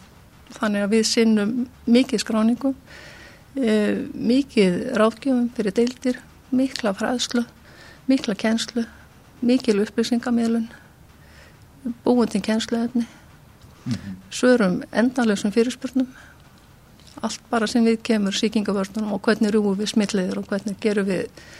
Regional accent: Reykjavík, Capital Region, Iceland; ég sem sé fættu uppalinn í Reykjavík. Og við búið í Reykjavík mest allan minn feril, allt mitt líf, nema eitt ár sem ég var á Selfossi

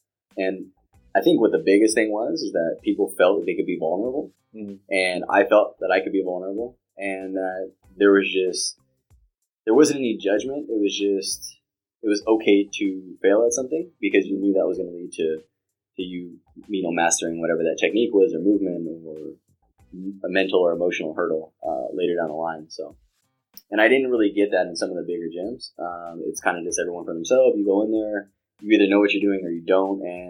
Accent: Los Angeles, California, United States; born and raised in Los Angeles.

